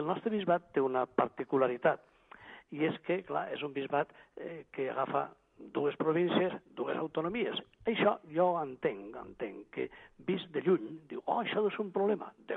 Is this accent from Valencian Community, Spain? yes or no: yes; Benicarló, Valencian Community, Spain; Els d'allà de Benicarló, el meu poble